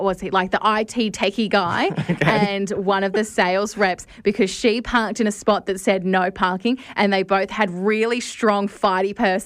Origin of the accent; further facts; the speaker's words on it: Australia; I don't know if this was just because of how I was raised or in Australia or whatever